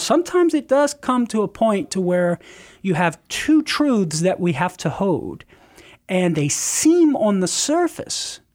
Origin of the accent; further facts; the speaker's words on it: Marietta, Louisiana, United States; now in San Diego, United States; all of the Catholic churches here in San Diego and in my hometown in Marietta, back in Louisiana.